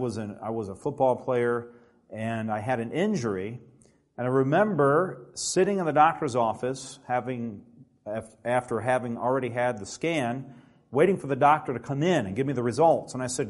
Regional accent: Alabama, United States; And so, you know, I grew up in Alabama where there's not a lot of Adventists.

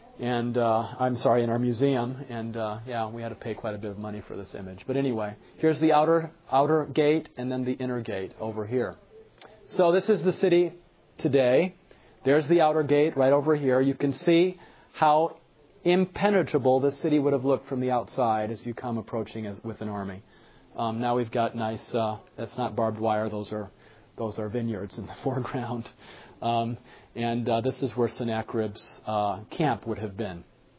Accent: Michigan, United States; I tell my students, I grew up in Michigan, up in the north where we have snow.

